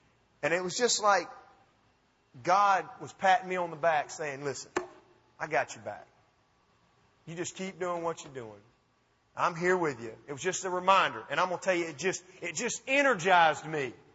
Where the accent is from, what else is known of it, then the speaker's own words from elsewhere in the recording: Alabama, United States; And we're all from Alabama and all of our family was there. And now I'm fixing to load up and take my wife and three grandchildren. We've never even lived out of Alabama.